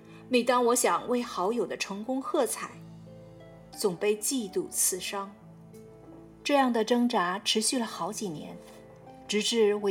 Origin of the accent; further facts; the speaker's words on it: Beijing, China; born or raised there